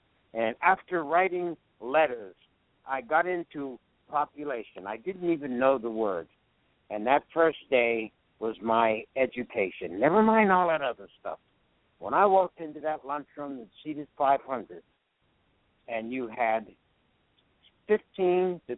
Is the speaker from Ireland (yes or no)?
no; Pennsylvania, United States; When I talk about my educational history, I talk about growing up in Western Pennsylvania and going to all-white schools before there was such a thing as integration.